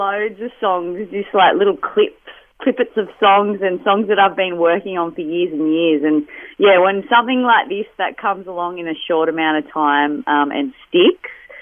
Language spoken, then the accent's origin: English; Quirindi, New South Wales, Australia; So I grew up just outside of Tamworth in a little place called Quirindi.